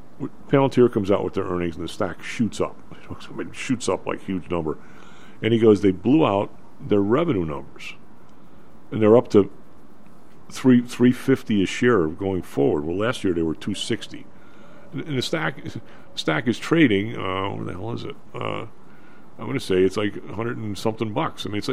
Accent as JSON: {"language": "English", "region": "Midwest", "country": "United States", "said": "I know we're all from the Midwest."}